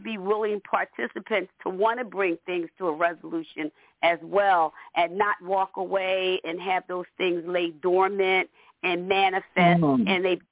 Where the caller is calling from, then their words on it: Pennsylvania, United States; I'm calling from Pennsylvania.